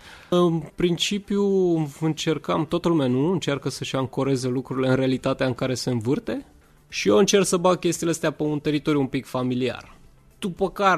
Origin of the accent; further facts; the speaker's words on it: Brașov, Brașov County, Romania; now in Bucharest, Romania; Eu am copilărit la Brașov.